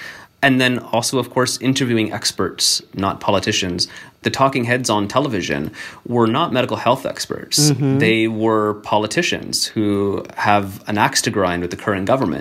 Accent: Ukraine; now in United States; looking at my home country, all of the things that led to violence on the streets of this tiny little town in Ukraine

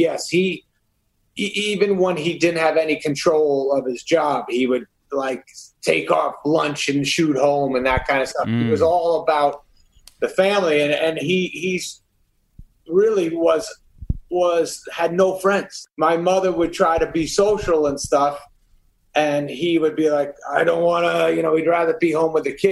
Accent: New York, United States; born there; No. I was born in New York.

